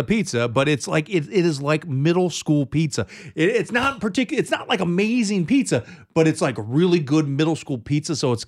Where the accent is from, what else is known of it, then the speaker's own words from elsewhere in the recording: Midwest, United States; you're on the East Coast and I'm from the Midwest